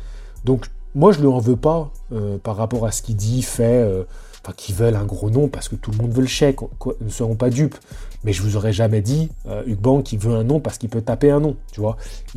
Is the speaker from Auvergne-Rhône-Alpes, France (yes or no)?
yes; Lyon, Auvergne-Rhône-Alpes, France; comme on disait chez moi à Lyon.